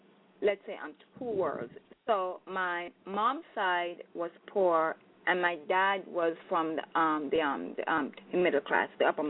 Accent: Falmouth, Trelawny, Jamaica; I am from Falmouth, Trelawney, Jamaica.

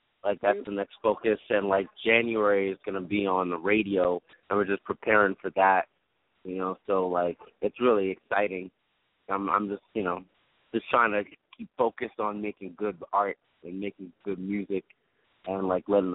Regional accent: Brooklyn, New York, United States; You know, because I'm from Brooklyn, and, like, that's what you heard in Flatbush, like, reggae, you know, so a lot of that. And I'm a New Yorker

